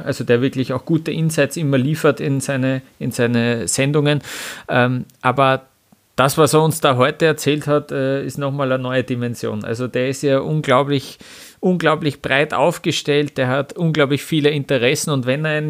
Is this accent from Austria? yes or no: yes; Austria; als Österreicher schaut man die Rennen natürlich im ORF